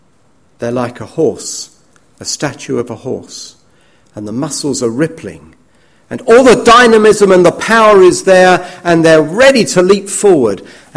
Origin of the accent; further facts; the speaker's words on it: London, United Kingdom; I love going into London. I'm a Londoner.